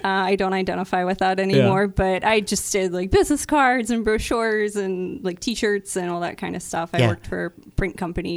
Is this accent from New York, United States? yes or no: no; Greensburg, Pennsylvania, United States; born there; I was born in Greensburg, Pennsylvania. And, I live in Murraysville now.